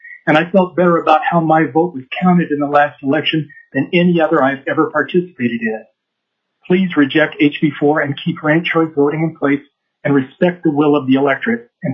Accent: Alaska, United States; I live in Eagle River. I was born and raised in Alaska and have voted in every election in Alaska since I became eligible to vote 48 years ago.

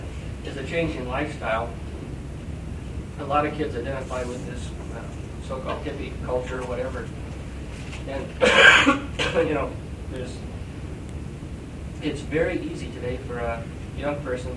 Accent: South Dakota, United States; I'm from South Dakota.

